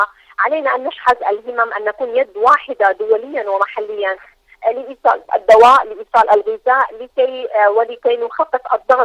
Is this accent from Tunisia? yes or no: no; Syria; ونحن فرضا هنا من سوريا أنا أتحدث الآن